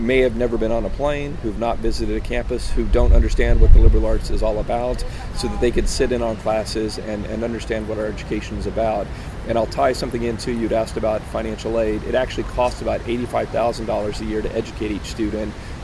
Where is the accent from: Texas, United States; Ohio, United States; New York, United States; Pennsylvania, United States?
Texas, United States; Austin; I grew up in Austin, Texas, and I took Swarthmore off the list because it was too expensive.